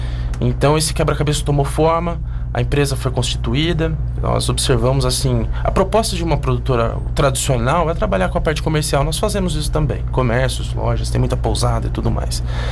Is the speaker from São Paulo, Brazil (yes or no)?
yes; São Paulo, Brazil; Porque nós somos de São Paulo, interior de São Paulo